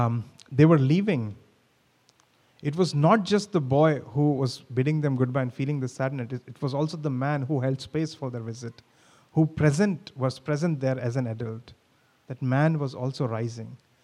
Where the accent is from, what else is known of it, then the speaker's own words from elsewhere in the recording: India; moved away; when I would go back to my home country, I would see them there, and I would become that boy that they saw 10, 12 years ago, which left India.